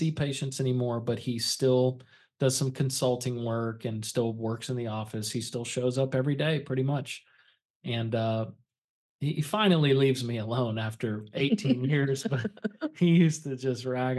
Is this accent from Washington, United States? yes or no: no; Apopka, Florida, United States; So I grew up in Apopka, went to Apopka High School when I was in the health medical career magnet program.